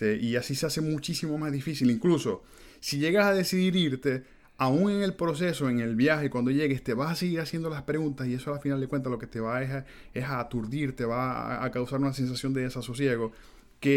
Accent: Venezuela; moved away as an adult; cuando yo salí de Venezuela la primera vez hacia México, yo salí solo.

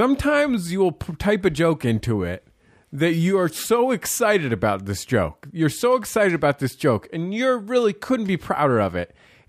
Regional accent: San Francisco, California, United States; Yesterday, I watched the 49ers game, San Francisco 49ers football game, and I'm from San Francisco. I'm a fan of the San Francisco 49ers.

